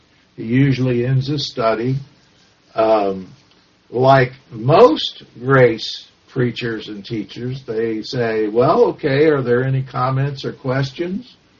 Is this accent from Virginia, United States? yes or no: no; Florida, United States; He's a fellow, I'm from Florida, so he's a fellow Floridian.